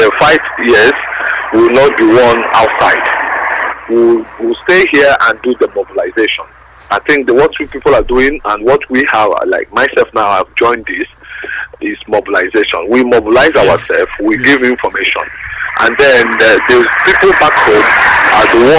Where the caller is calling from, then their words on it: Dublin, Leinster, Ireland; I'm calling from Dublin.